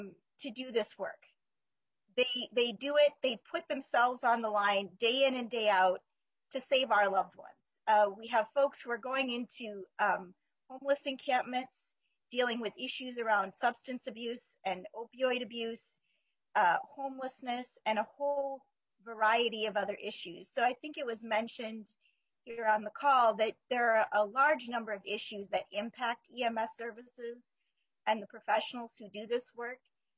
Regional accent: Richfield, Minnesota, United States; I grew up in Richfield.

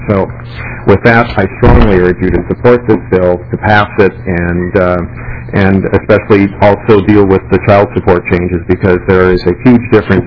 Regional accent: St. Cloud, Minnesota, United States; I'm from St. Cloud, Minnesota.

